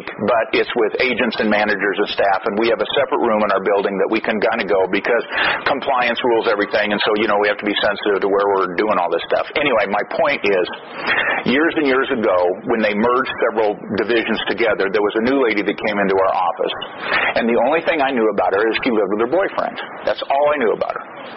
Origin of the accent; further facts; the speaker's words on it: St. Louis, Missouri, United States; born there; Now, I was born in St. Louis, April 17th, 1953. I don't remember voting on it.